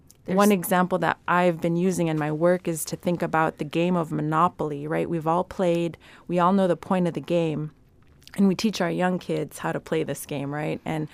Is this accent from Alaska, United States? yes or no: yes; Bethel, Alaska, United States; now in Anchorage, United States; I said, hello … I was born and raised out in Mamtereitlak in Bethel, Alaska, and I work currently as the Alaska Native Policy Center Director at First Alaskans Institute here in Anchorage.